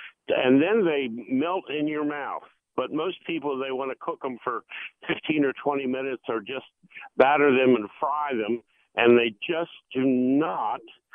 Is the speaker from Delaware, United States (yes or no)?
yes; Delaware, United States; Well, I'm from Delaware.